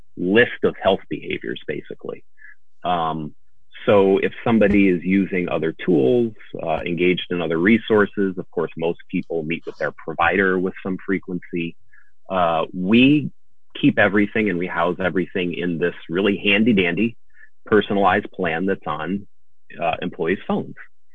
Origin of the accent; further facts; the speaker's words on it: East Coast, United States; I'm from the East Coast originally